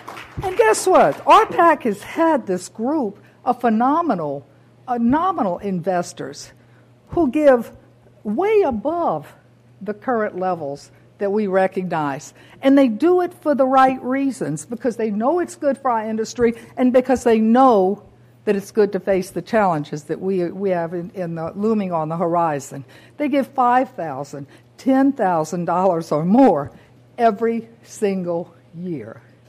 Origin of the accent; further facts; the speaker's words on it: Louisiana, United States; I'm from Louisiana.